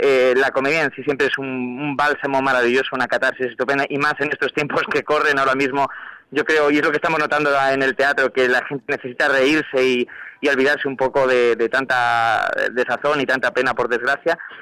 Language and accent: Spanish; Galicia, Spain; es que somos gallegos a nuestro pesar incluso a veces